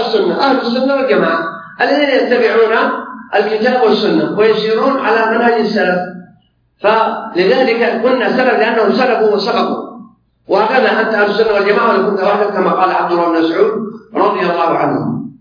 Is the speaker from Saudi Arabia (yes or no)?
yes; Saudi Arabia